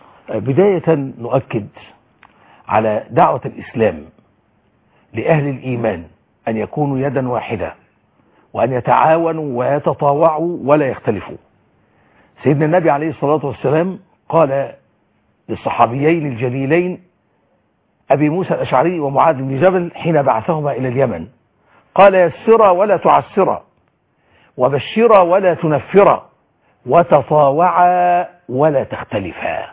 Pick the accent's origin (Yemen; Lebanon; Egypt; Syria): Egypt